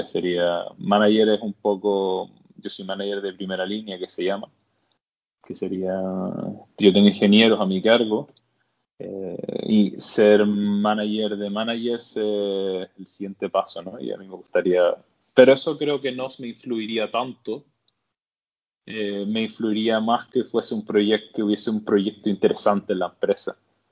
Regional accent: Spain; evidentemente España digo porque es de donde vengo, ¿no?

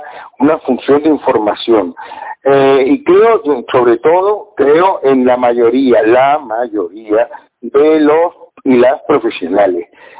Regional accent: Canary Islands, Spain; nosotros somos canarios y del mundo.

